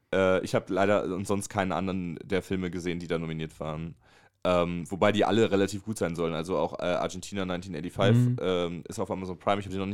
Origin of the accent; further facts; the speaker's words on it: Wolfsburg, Lower Saxony, Germany; born there; gebürtig bin ich aus Wolfsburg, aber ich komme jetzt gerade aus Frankfurt, ne?